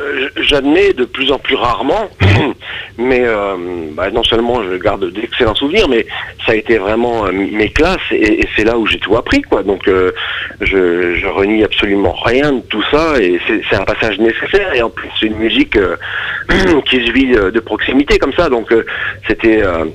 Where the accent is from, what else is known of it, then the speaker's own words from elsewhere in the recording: Metz, Grand Est, France; also born or lived in La Rochelle / Haute-Marne; je viens de Metz, Moselle, 57. Voilà, moi, je suis vraiment de l'Est. Et j'ai vécu un peu partout. Enfin, j'ai vécu un peu La Rochelle quelques années avec mes parents. Après, je suis remonté dans l'Est, en Haute-Marne.